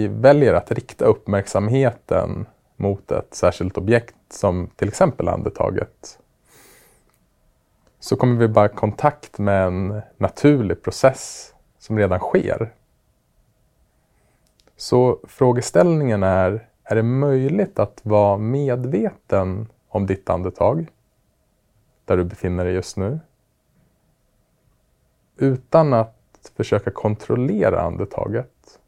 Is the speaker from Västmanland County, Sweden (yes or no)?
yes; Västerås, Västmanland County, Sweden; du har arbetat en tid i Västerås, min hemstad.